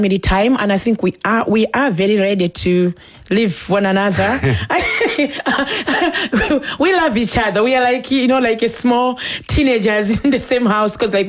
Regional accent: Ireland; I'm an Irish woman. I have to do justice to my country.

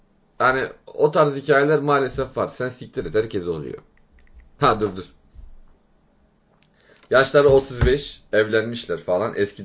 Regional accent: Salihli, Manisa, Turkey; Abi doğma büyüme Salihli'nin trolde yardımcı olabileceğim bir şey varsa buradayım.

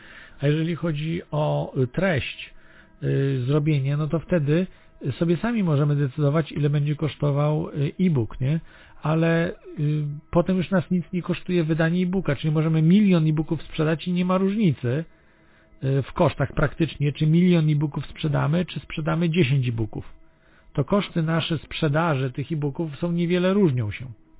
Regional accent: Lublin, Lublin Voivodeship, Poland; bo ja z Lublina pochodzę

